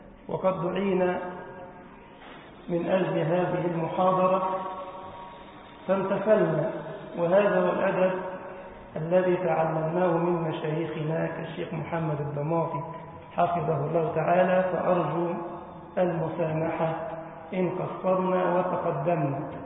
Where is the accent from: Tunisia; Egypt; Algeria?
Egypt; اللهم أمن بلدنا مصر وأهلها يا رب العالمين